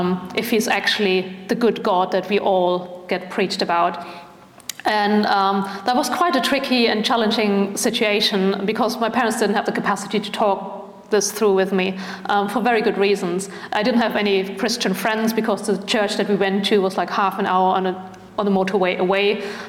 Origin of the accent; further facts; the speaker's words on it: Germany; So I grew up in Germany, but grew up in a Christian family.